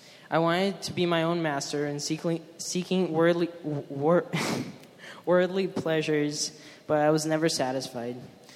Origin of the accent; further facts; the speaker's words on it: Ukraine; I'm 15 years old. I was born in Ukraine and stayed in three different orphanages.